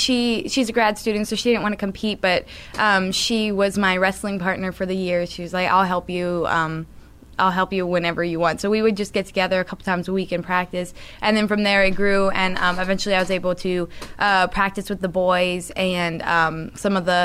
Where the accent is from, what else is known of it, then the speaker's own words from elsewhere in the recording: Molokai, Hawaii, United States; So, yes, I'm from Hawaii. I'm from a little island right near Maui called Molokai.